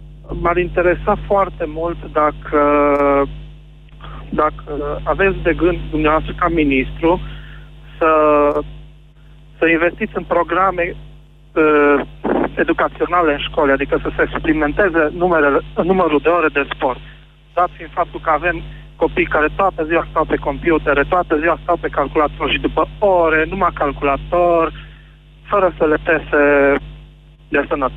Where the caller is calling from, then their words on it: Arad, Arad County, Romania; din Arad.